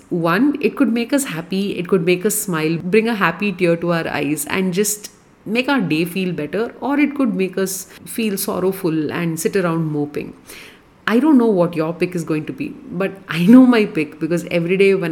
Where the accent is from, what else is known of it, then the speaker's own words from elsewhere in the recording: Chennai, Tamil Nadu, India; I was born and brought up in Madras, and absolutely every part of that city has something special connected with my life. But because life happens, I moved to another city and now this is my home.